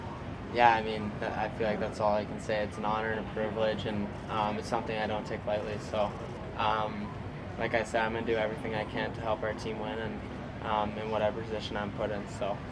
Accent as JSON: {"language": "English", "country": "Canada", "tie": "born or raised there", "said": "Watching him on TV, growing up as a Canadian kid, he was someone I looked up to as a player and a person."}